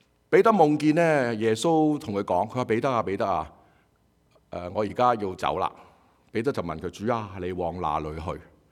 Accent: China; 尤其是我们中国人，我们讲到 love 这个字都面红，周身不自在

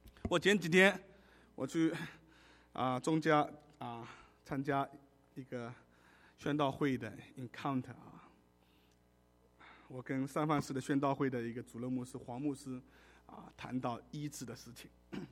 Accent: China; 是因为我们太过谦虚啊，我们中国人啊

